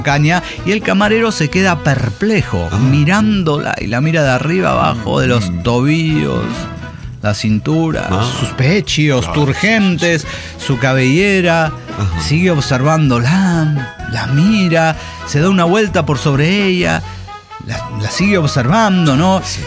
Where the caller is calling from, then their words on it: San Luis Potosí, Mexico; de San Luis Potosí.